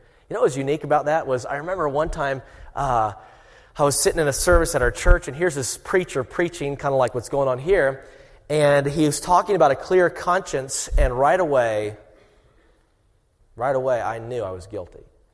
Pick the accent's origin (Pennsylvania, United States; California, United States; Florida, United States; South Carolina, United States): South Carolina, United States; I'm from South Carolina. And in South Carolina, you know, we've got all these different seasons.